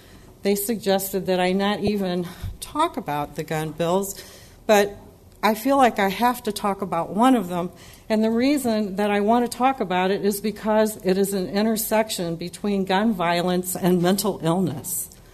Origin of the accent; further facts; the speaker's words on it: Granite City, Illinois, United States; from Granite City.